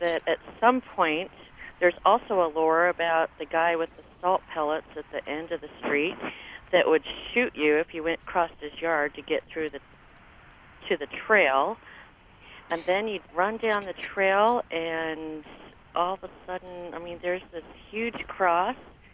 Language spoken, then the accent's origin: English; Utah, United States; I grew up in Davis County and spent my high school years visiting that place.